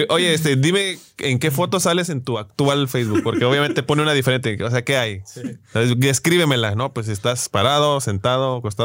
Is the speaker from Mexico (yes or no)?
yes; Mexico; como que qué culeros somos los mexicanos, güey.